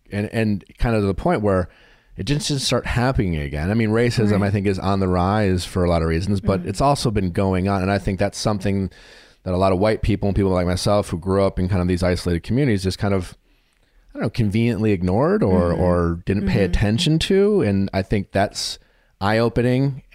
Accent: Wisconsin, United States; you know, growing up in Wisconsin, mm-hmm. you're just like, and you watch movies

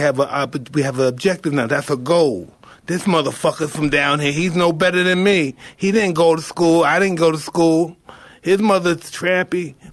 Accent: Brooklyn, New York, United States; We come from bad. I'm from Brownville. We're in the same shit. Brownville, East New York, same.

